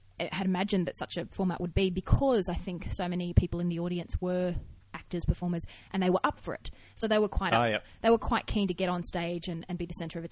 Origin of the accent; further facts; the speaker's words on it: Australia; I'm sorry, I'm from Australia. I don't know what I'm doing.